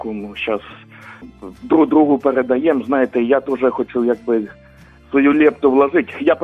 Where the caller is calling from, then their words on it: Kharkiv, Kharkiv Oblast, Ukraine; я з Харкова.